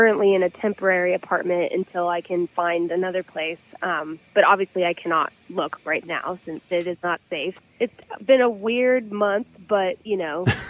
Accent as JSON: {"language": "English", "region": "Colorado", "country": "United States", "tie": "born or raised there", "lives_now": "Nashville, United States", "said": "Well, I grew up in Colorado. So when I moved to Nashville, I thought Western and Southern were the same thing."}